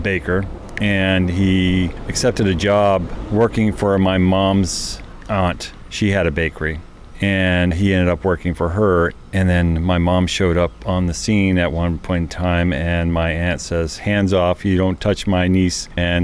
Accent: Las Vegas, Nevada, United States; So I was born in Las Vegas, and I lived there all my life. And my parents lived there all our lives as well.

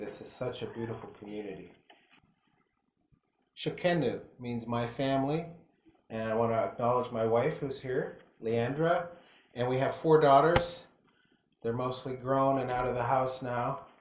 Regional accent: Kenai, Alaska, United States; now in Kasilof, United States; I am Dinaina, or Dine Athabascan, from here around Cook Inlet. … I'm from Kenai.

